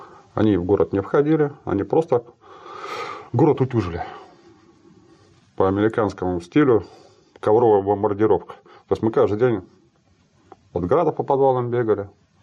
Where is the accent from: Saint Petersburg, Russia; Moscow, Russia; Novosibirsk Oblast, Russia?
Saint Petersburg, Russia; Я вообще из Санкт-Петербурга.